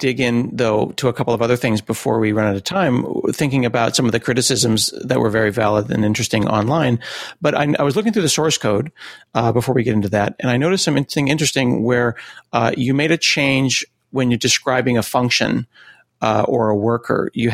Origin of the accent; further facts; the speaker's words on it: United States; Is this something where, like, I, as an American, go and I write something